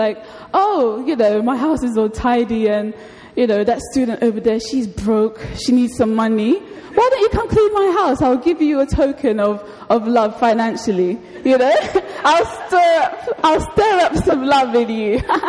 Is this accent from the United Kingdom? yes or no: yes; United Kingdom; or they think you're just asking because, you know, we're polite British people and you're supposed to ask